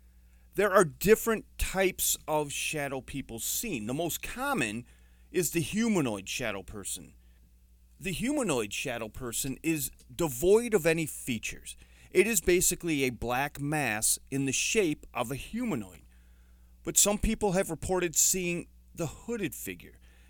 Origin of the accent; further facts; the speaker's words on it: Saginaw, Michigan, United States; I grew up in Saginaw, Michigan, Saginaw Township, Michigan, and we lived in a house that was not entirely old as I was growing up.